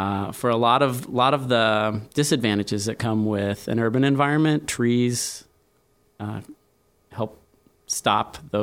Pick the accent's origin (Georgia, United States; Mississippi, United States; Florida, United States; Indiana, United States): Indiana, United States; I grew up in Indiana, and every summer my family would live on a lake in the woods.